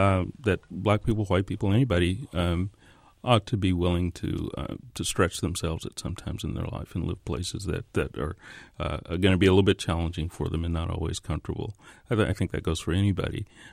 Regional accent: New Mexico, United States; But, you know, I grew up in New Mexico, so I'm accustomed to being in a very small minority

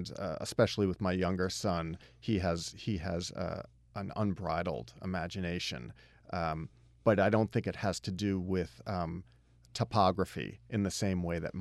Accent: New Paltz, New York, United States; it gives a sense of the kind of topography that I grew up in outside of New Paltz, New York, and how that place kind of took over my imagination.

